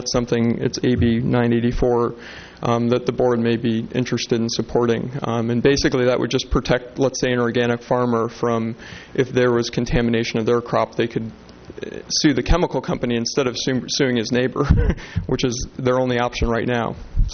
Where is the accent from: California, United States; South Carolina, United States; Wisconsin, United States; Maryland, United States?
California, United States; Cambria; I'm from Cambria.